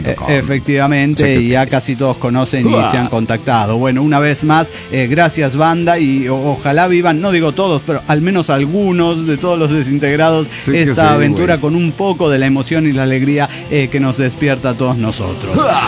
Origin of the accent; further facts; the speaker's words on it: Havana, Cuba; Soy de La Habana, Cuba.